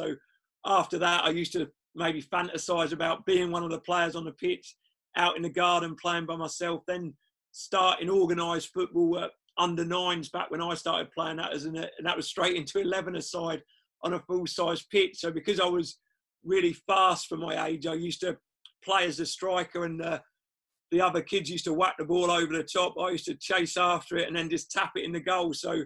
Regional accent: East of England, United Kingdom; I grew up near Cambridge, so he took me to the Abbey Stadium to watch Cambridge United play.

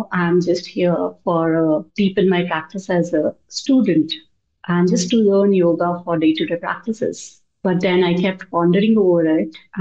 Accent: Ahmedabad, Gujarat, India; moved away as an adult; now in Bangalore, India; No, I'm basically from Ahmedabad, which is in Gujarat, which is west of India. And after I got married, I moved to Bangalore, but I have been here since almost 23 years. So yeah, I'm a Bangalorean now.

